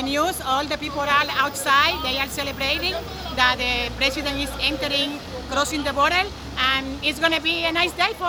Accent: Dominican Republic; English is a second language; No, I'm from the Dominican Republic

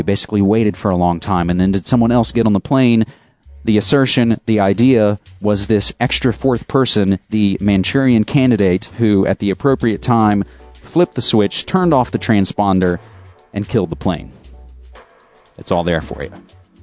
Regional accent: West Virginia, United States; I always like anything that has to do with my home state of West Virginia

